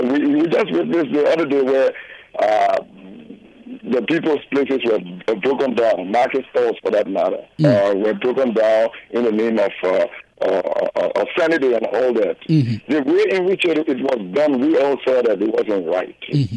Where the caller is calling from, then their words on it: Riverdale, Georgia, United States; I call from Stockton Creek, Riverdale, Georgia.